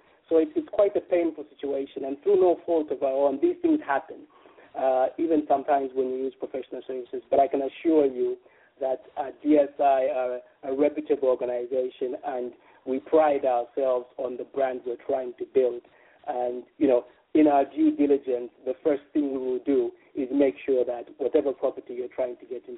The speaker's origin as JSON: {"language": "English", "town": "Lusaka", "region": "Lusaka Province", "country": "Zambia", "tie": "born or raised there", "said": "I grew up in Roma. So going back to Zambia and visiting this area, you know, it makes me feel quite proud of having grown up in the area."}